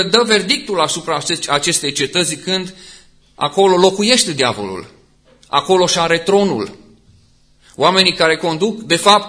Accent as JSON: {"language": "Romanian", "country": "Romania", "said": "Uneori, ca român, mai punem vulpea"}